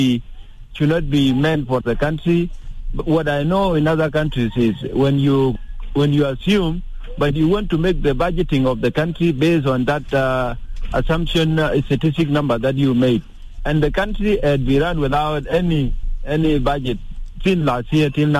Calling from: Gudele, Central Equatoria, South Sudan; You are connected with … from Gudele.

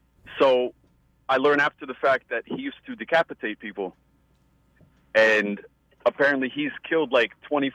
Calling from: Cranford, New Jersey, United States; I'm calling from Cranford, New Jersey.

